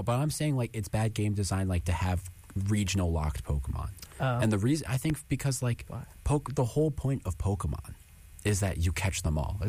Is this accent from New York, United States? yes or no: yes; Nyack, New York, United States; Yeah, we're from Nyack, which is right by the formerly the Tappan Zee Bridge.